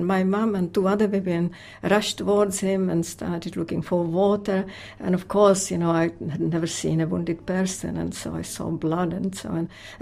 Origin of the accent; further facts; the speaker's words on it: Prague, Czechia; so I never went back to Zlín, and I grew up in Prague.